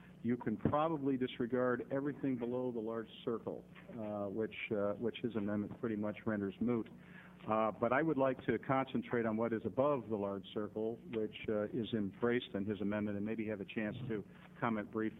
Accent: Portland, Oregon, United States; I'm a lawyer from Portland

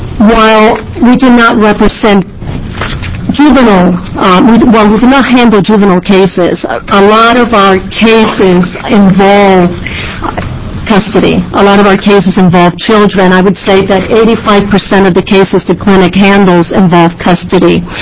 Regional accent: Cuba; first language Spanish; English is a second language; now in United States; I'm originally from Cuba. Spanish is my first language.

